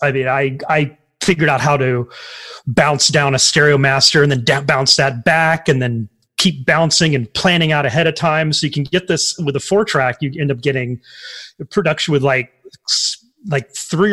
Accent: Tioga, Louisiana, United States; I was in Tioga, Louisiana. Though, wow. We used to say that we were actually in Pineville, Louisiana, because Pineville sounded more upscale than Tioga, Louisiana, which is a running joke to anyone from the area.

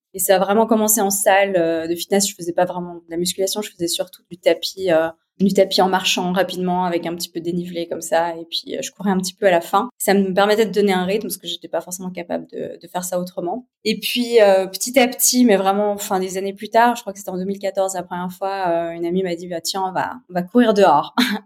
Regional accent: Geneva, Switzerland; born there; Alors, je suis née à Genève, j'ai 36 ans

